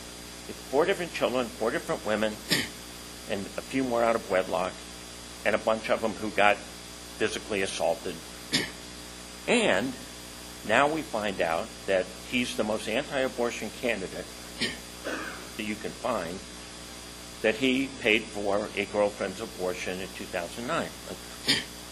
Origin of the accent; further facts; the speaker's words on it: Arizona, United States; So I'm going to start with my home state of Arizona.